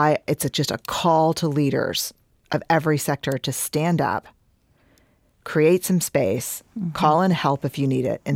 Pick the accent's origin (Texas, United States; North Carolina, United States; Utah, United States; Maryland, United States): Texas, United States; Houston; Like, trust me, I'm from Houston.